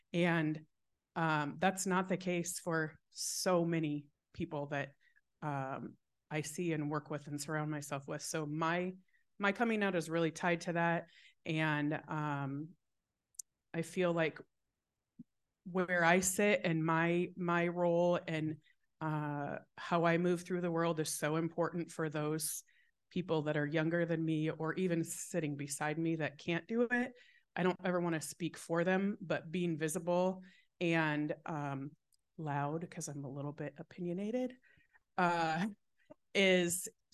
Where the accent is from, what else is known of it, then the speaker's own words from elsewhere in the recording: Iowa, United States; I've been in the Des Moines area most of my adult life, and I'm from Iowa.